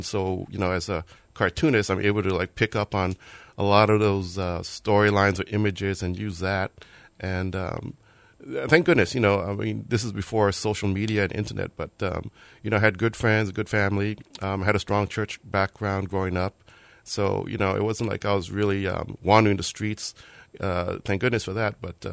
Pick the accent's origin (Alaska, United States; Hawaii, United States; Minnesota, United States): Hawaii, United States; Honolulu; I grew up here in Honolulu. Salt Lake is where I live right now. So basically, I guess you could say that, yeah, Hawaii is my home.